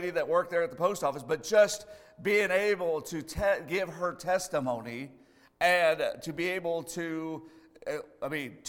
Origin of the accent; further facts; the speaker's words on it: Iowa, United States; I'm from Iowa. Anybody from Iowa in here? From Iowa? I'm from Iowa.